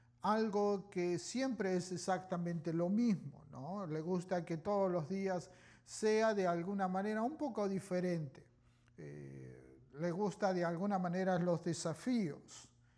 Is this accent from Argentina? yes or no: yes; Argentina; Creciendo en Argentina, una de las cosas que, digamos, he podido experimentar es justamente ver a mi papá, ¿no?